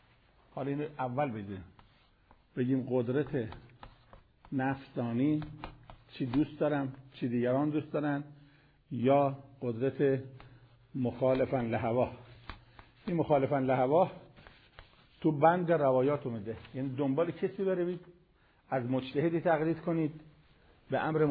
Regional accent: Iran; به عنوان یک ایرانی، یک مسلمان، یک طلبه

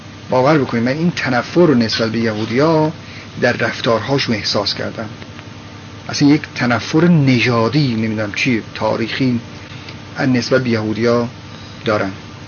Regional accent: Iran; گفت اهل کجا هستی؟ گفتم ایران.

